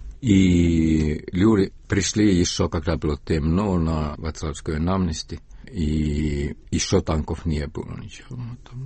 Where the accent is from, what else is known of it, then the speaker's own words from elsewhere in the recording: Estonia; И, ну, может быть, они помнят, что я эстонец.